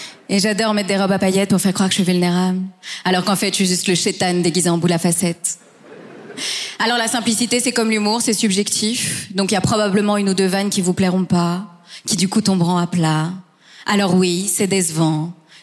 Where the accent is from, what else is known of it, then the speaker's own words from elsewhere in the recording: Belgium; moi, je suis belge, mais d'origine hispano-marocaine.